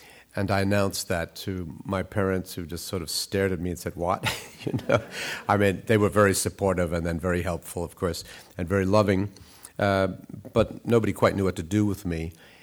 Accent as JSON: {"language": "English", "town": "Queens", "region": "New York", "country": "United States", "tie": "born or raised there", "also_born_or_lived": "Manhattan", "said": "When I was born in that little island called Manhattan, I grew up in Queens."}